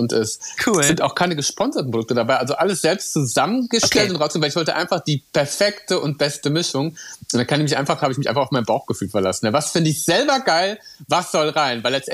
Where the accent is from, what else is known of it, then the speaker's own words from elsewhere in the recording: Beckum, North Rhine-Westphalia, Germany; Ich komme aus Beckum